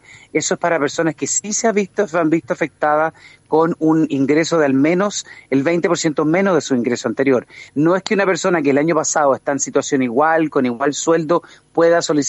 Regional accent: Chile; hubo unas manifestaciones que como chilenos en la gran mayoría aprobábamos

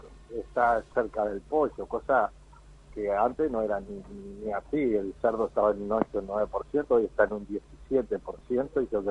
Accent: Uruguay; como somos los uruguayos

